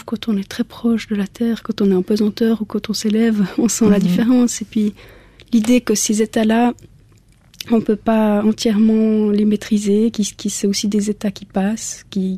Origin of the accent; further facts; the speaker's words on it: Switzerland; ça place dans le monde en tant que suisse.